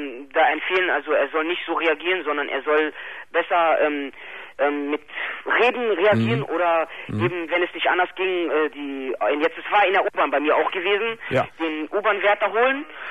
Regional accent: Germany; Also ich bin aber deutsche Staatsangehörigkeit, ich bin in Deutschland geboren, also bin ich auch Deutscher.

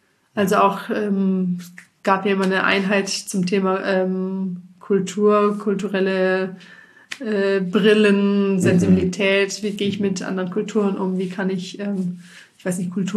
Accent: Meersburg, Baden-Württemberg, Germany; now in Stuttgart, Germany; Ich bin 36 Jahre alt, jung, komme ursprünglich vom schönen Bodensee, bin tatsächlich direkt am See geboren in Meersburg in der Sonnenhalde. Also es könnte nicht schöner sein. Und lebe nun seit gut 14 Jahren in Stuttgart.

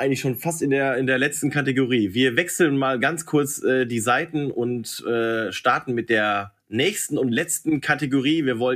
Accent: North Rhine-Westphalia, Germany; ich bin ja im Pott aufgewachsen, da sagen dir die Leute auf die Schnauze zu, was sie von dir denken

